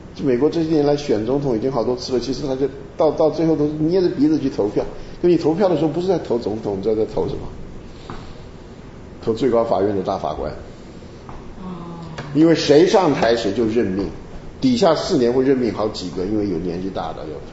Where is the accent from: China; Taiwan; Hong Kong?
Taiwan; now in United States; 其实我们在台湾呢，我们是台风长大的啊。我们小时候最喜欢刮台风，好玩。你不知道，因为房子都不是什么好房子，我们台湾呢很多竹子，所以呢一个村子，我们那时候就是国民党到台湾就建的这种眷村，那眷村是小破屋